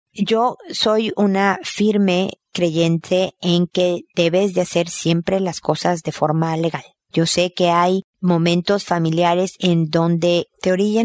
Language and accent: Spanish; Mexico; now in Chile; si el que me escribe es de México, de donde soy yo, o de España, o de Estados Unidos, de donde se habla español, o Ecuador, o Chile, donde vivo, no importa.